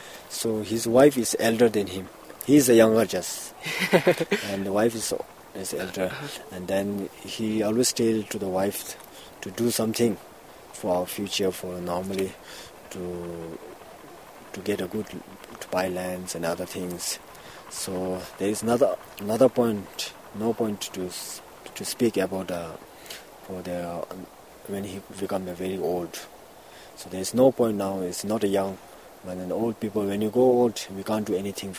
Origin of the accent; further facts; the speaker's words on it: Eastern Bhutan, Bhutan; now in Thimphu, Bhutan; And we are from Timpu, we stay in Timpu, and we are from Eastern Bhutan.